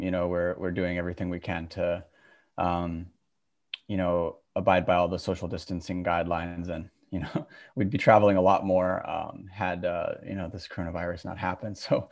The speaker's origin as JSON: {"language": "English", "town": "Honolulu", "region": "Hawaii", "country": "United States", "tie": "born or raised there", "moved": "yes", "lives_now": "New York, United States", "said": "I actually took off to Hawaii, where I grew up. I'm from Honolulu originally"}